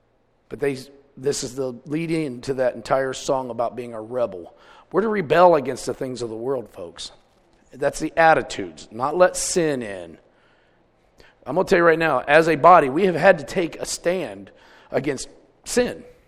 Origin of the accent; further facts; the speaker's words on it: Cleveland, Ohio, United States; also born or lived in West Virginia; And then beyond that, I came from Cleveland. So I didn't have a whole lot of good association. Before that, I came from the hills of West Virginia.